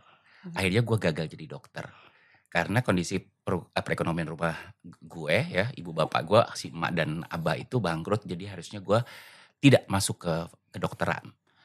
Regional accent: Lampung, Indonesia; Ya gue orang Lampung. Kok lo tahu sih gue orang Lampung?

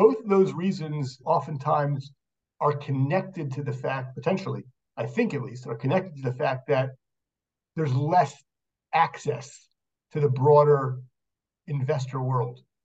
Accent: Israel; And also you're launching a operation in my hometown in Israel, as we speak

